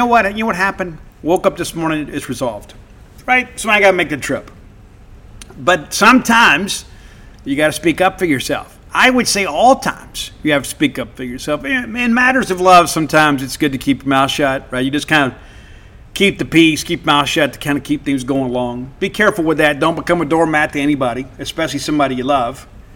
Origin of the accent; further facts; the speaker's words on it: Mississippi, United States; but I am from South Mississippi, and we do not tolerate disrespect.